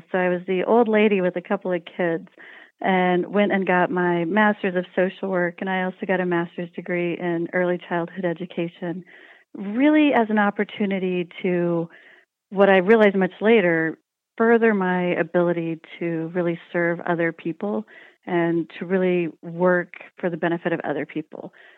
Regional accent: Oklahoma, United States; also born or lived in Wyoming; I was born in Wyoming, and my family moved to Oklahoma when I was, about middle school age. And I went to college in Oklahoma.

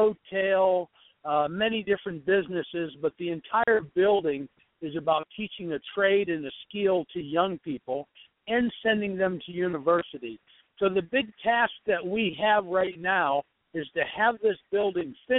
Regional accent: United States; any third world country, as an American, we need to really be safe in our traveling.

